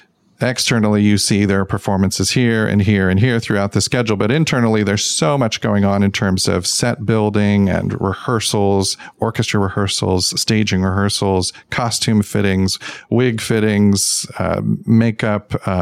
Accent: Dayton, Ohio, United States; Worked in arts education in my hometown, which is Dayton

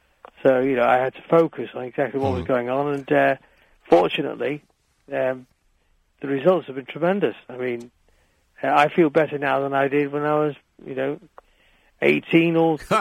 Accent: Australia; moved away; lived quite a few years as a kid growing up in Australia. You know, we emigrated to Australia, came back

